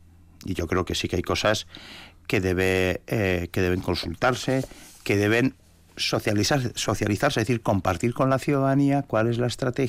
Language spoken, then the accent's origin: Spanish; Miñano, Basque Country, Spain; Ese sigue porque todavía en mi pueblo, que después soy alcalde de Miñano, quitaron todos los terrenos.